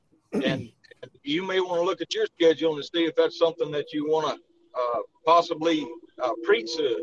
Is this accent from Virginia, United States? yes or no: no; Wilmer, Alabama, United States; I grew up down around Wilmer, Alabama, on the Alabama-Mississippi state line.